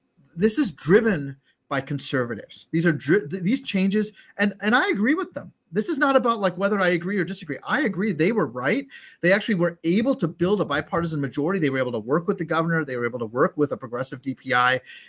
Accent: Wisconsin, United States; I grew up in Wisconsin. I went to public schools.

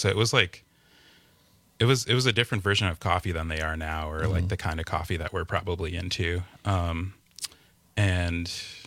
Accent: Milwaukee, Wisconsin, United States; now in Madison, United States; I'm from Milwaukee.

